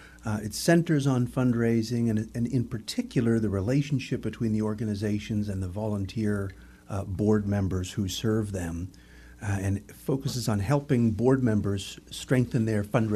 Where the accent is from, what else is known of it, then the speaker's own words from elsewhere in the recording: Brockville, Ontario, Canada; now in Tallahassee, United States; I grew up in Brockville, Ontario, which is right on the Thousand Islands on the St. Lawrence River.